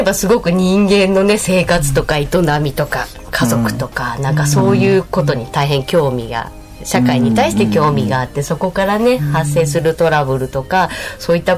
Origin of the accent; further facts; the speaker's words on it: Kiyosato, Hokkaido, Japan; 出身地はですね、皆様ご存知だと思いますが、斜里郡清里町です。斜里岳の麓にある小さな小さな町の出身です。